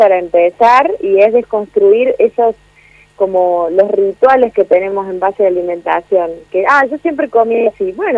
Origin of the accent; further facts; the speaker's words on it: Córdoba, Argentina; now in Buenos Aires, Argentina; Yo soy de Córdoba, vivo en Buenos Aires.